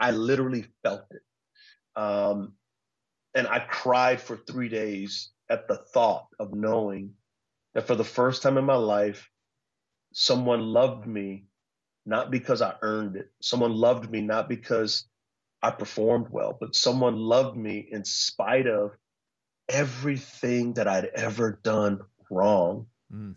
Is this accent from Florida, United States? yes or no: no; San Antonio, Texas, United States; So I grew up in San Antonio, Texas, and Texas football is taken very seriously.